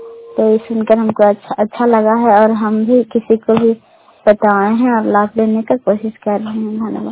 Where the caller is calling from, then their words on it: Kalyanpur, Bihar, India; हम कल्याणपुर से बात चलता है।